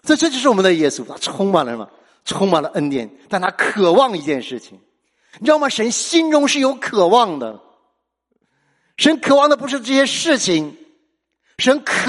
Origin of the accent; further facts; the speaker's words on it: China; 我们中国人都深因此道，在中国办事儿